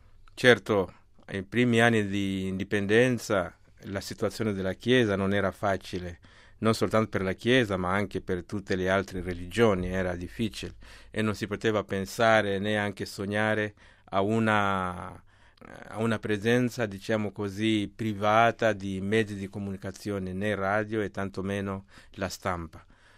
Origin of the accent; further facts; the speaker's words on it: Mozambique; parlare qualcosa sui media nel mio paese, che è il Mozambico.